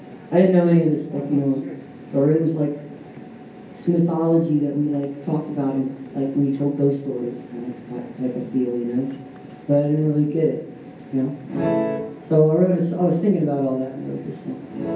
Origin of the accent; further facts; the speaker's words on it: Atlanta, Georgia, United States; And I grew up in Atlanta. I was born in the 60s